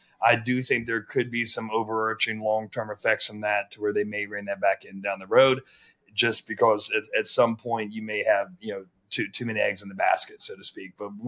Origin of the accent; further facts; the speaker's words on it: South Carolina, United States; is my home state, South Carolina.